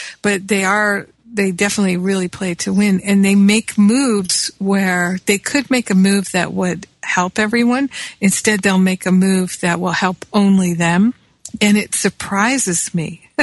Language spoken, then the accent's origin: English; Rhode Island, United States; also born or lived in Michigan; I grew up in Rhode Island as well as Michigan.